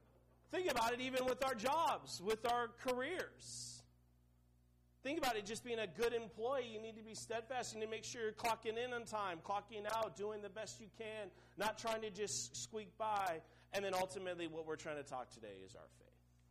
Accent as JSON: {"language": "English", "town": "Seattle", "region": "Washington", "country": "United States", "said": "And I come from Seattle, Washington. It rains 9 months of the year."}